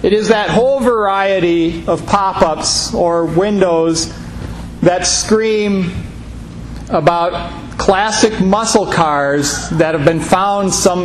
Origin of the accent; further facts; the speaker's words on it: Mankato, Minnesota, United States; I was supposed to travel straight from my hometown of Mankato up to Ketchikan, Alaska.